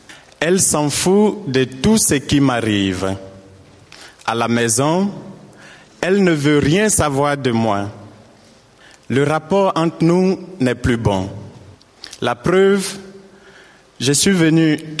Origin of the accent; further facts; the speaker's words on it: Côte d’Ivoire; moved away as an adult; je viens de la Côte d'Ivoire. J'ai 28 ans et je suis infirmier.